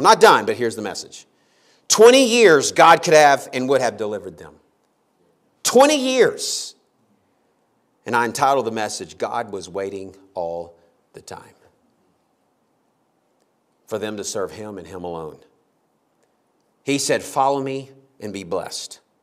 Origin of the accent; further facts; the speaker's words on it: Texas, United States; I'm from Texas.